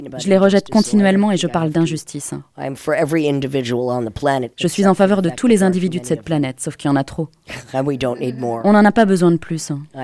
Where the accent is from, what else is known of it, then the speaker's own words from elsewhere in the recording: United States; French is a second language; now in Barcelona, Spain; Je suis américaine. C'est le pays le plus hypocrite de la planète.